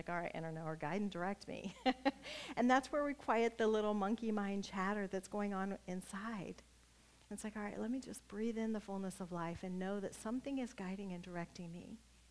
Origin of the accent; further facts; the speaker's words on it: Nebraska, United States; moved away; because I'm from Nebraska, and we used to go back I'd take my kids.